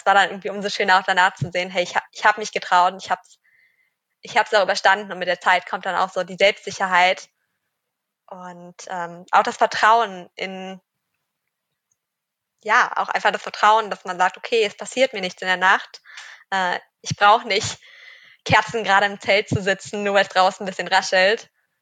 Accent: Cologne, North Rhine-Westphalia, Germany; Ja, ich komme aus Köln und habe da irgendwie so ein Faible für.

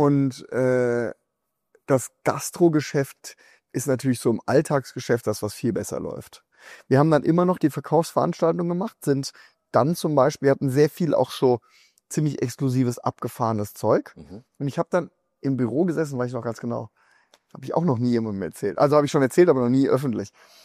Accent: Frankfurt, Hesse, Germany; ich komme aus Frankfurt.

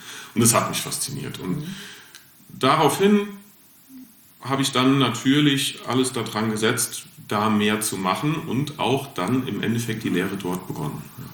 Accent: Rhineland-Palatinate, Germany; aufgewachsen bin ich in einem ziemlich kleinen Dorf mit 6 Häusern, hier um die Ecke zwischen Elkhausen und Katzwinkel, Richtung Wissen ist das.

